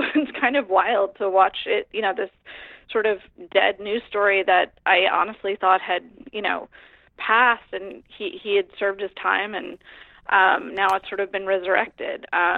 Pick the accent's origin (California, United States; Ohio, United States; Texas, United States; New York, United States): New York, United States; I grew up on Long Island, and there's a case out here. I'm here now.